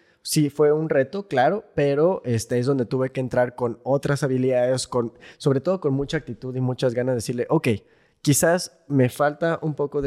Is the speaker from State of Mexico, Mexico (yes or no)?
no; Los Cabos, Baja California Sur, Mexico; cuando nací aquí no había realmente hospitales, entonces pues siempre digo, soy de Cabo, chollero de verdad, ¿no? O sea, nunca viví en La Paz, toda mi vida crecí y viví en Los Cabos, viví un año de intercambio en Bélgica en 2013-2014 y estudié la universidad en la Ciudad de México